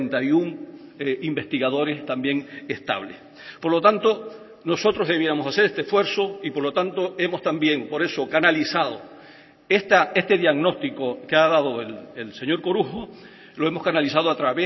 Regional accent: Canary Islands, Spain; yo, como nacionalista, pienso que si nosotros, como Nación Canaria, no aspiramos a un Estado

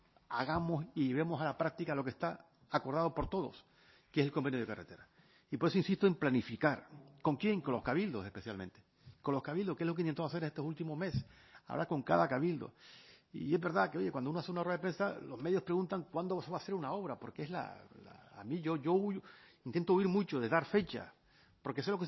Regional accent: Spain; con un proyecto de país en el que nos sentimos muy cómodos siendo español

